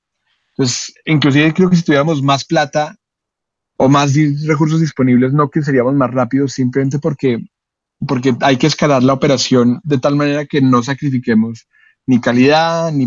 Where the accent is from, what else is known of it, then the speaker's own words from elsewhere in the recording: Colombia; Yo irme como colombiano a abrir en México